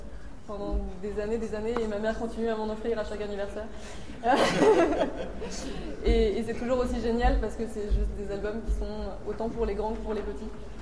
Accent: Brittany, France; quand je rentre chez moi en Bretagne

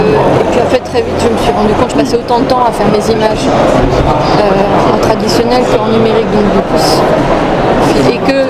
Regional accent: Brittany, France; comme je suis bretonne

